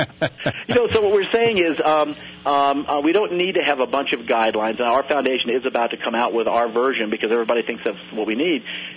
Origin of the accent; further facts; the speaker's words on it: United States; I'm just an American, and yes, I happen to be an American of Jewish faith.